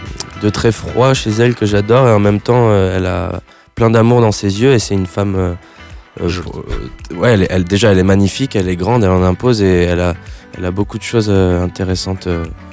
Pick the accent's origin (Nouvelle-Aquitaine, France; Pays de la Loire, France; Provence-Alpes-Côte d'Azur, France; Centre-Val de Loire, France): Nouvelle-Aquitaine, France; Non, nous chez nous dans le Périgord, on a un code d'honneur sur ça.